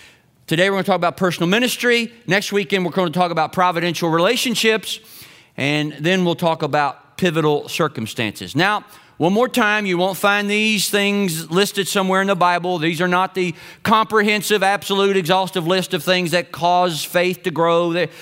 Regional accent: Kentucky, United States; it was a blue moon that inspired one of the favorite songs of my home state.

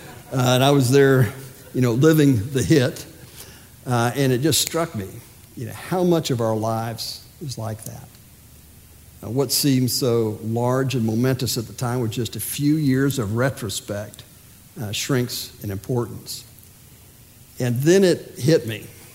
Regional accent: Daytona Beach, Florida, United States; When I was a kid, I used to play Little League Baseball. I grew up in Daytona Beach.

